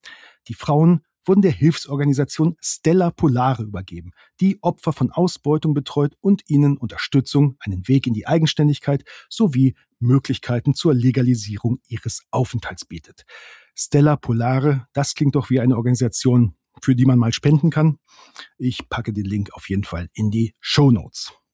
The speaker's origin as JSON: {"language": "German", "region": "Northern Germany", "country": "Germany", "said": "Ich weiß, in Bayern und Österreich sagt man China, bei uns in Norddeutschland aber China."}